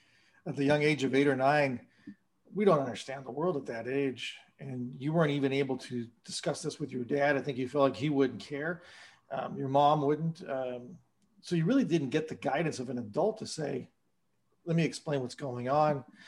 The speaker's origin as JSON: {"language": "English", "town": "Panorama City", "region": "California", "country": "United States", "tie": "born or raised there", "said": "I was born in 71 and I grew up in Panorama City."}